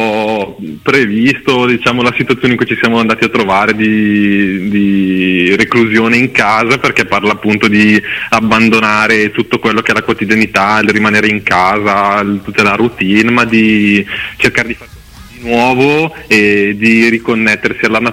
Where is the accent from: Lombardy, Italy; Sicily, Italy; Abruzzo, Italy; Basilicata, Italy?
Lombardy, Italy; Bergamo; Noi siamo di Bergamo, siamo sparsi un po' per la provincia bergamasca tutti quanti.